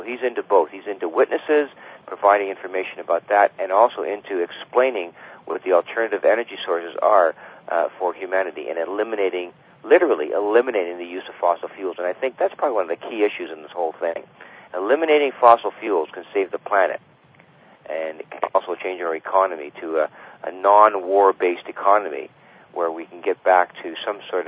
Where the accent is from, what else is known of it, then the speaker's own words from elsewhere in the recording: Canada; I'm a Canadian